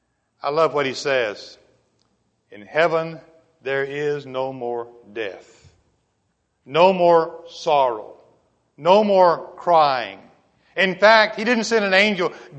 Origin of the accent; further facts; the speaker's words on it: McEwen, Tennessee, United States; moved away; also born or lived in Mississippi; I'm really from Tennessee, Middle Tennessee. McEwen is the name of the town, but I've been away from McEwen. It's not home anymore. We moved to Mississippi after some time in school